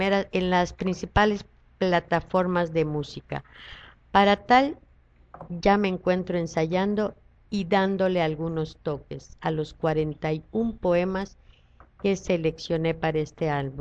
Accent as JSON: {"language": "Spanish", "region": "Ica", "country": "Peru", "tie": "born or raised there", "said": "realicé la presentación del poemario oficialmente en mi ciudad natal, Ica."}